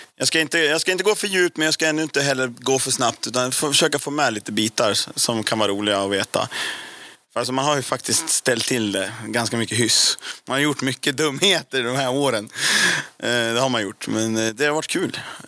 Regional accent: Västerås, Västmanland County, Sweden; 92 föddes jag. Här i Västerås, jag är uppväxt här. Jag har bott här i Västerås hela mitt liv.

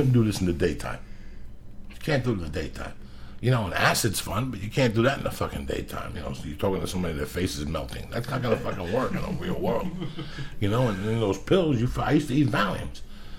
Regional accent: New Jersey, United States; There's not a day that doesn't pass that I don't think about growing up in Jersey. Like, I'm proud to grow up from fucking Jersey.

